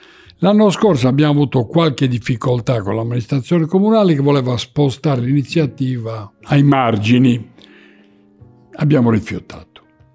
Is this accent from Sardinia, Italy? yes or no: yes; Cagliari, Sardinia, Italy; io sono di Sant'Elia, mi piace girare da quelle parti